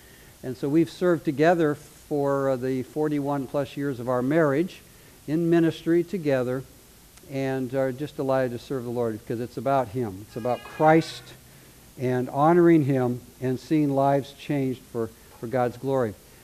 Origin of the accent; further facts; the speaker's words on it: Northwest, United States; And both Darlene and I come from the Northwest